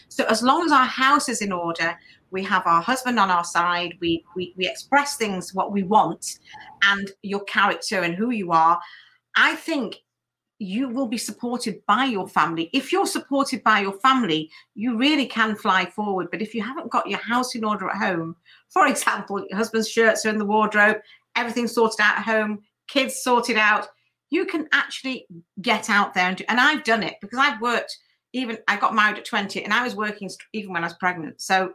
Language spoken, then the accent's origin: English; England, United Kingdom; I'm an Asian woman. I'm born and bred in England. My parents were in business, and I'm from a family of business.